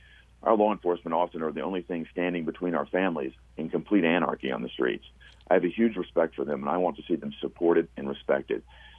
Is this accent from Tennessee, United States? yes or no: yes; Gallatin, Tennessee, United States; And then we're going to wind up tonight in my hometown of Gallatin.